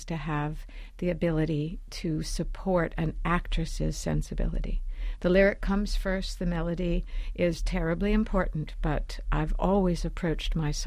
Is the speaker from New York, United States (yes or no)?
yes; New York, United States; moved away; I grew up in New York. I moved in 1978.